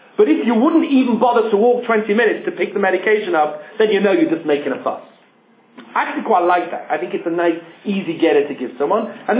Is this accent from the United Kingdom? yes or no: yes; England, United Kingdom; You know, I always find this, as an Englishman, remarkable.